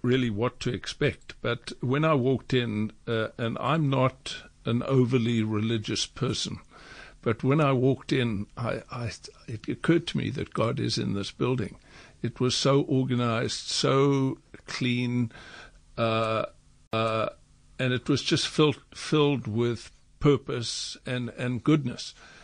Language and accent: English; Cape Town, Western Cape, South Africa; moved away as an adult; also born or lived in Grahamstown; No, I grew up in Cape Town.